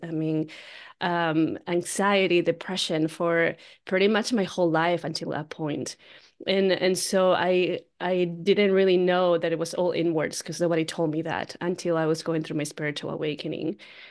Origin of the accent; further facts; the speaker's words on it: Peru; I'm like, okay, maybe it's because I'm from Peru, but then come to find out years later that my grandpa spoke Quechua, you know.